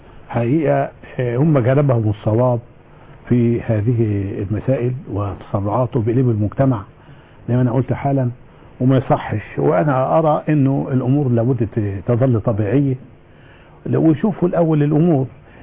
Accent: Egypt; احنا كلنا مصريين،

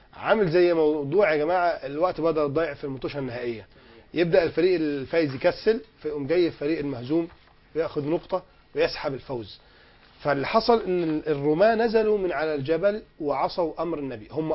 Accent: Alexandria, Alexandria Governorate, Egypt; بنشوف الكورنيش عندنا في اسكندرية اللي بيحصل فيه

